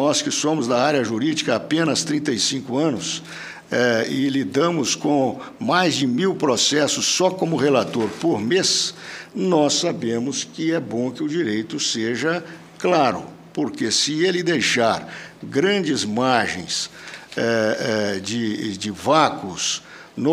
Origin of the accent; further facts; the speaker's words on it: Minas Gerais, Brazil; silenciosamente, como bom mineiro.